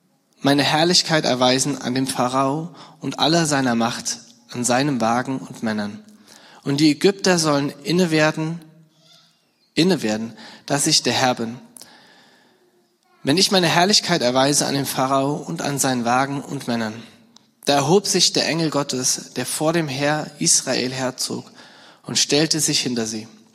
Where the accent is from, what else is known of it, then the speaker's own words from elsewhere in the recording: Rhineland-Palatinate, Germany; Bei meiner Heimat in der Nähe von Mainz komme ich her.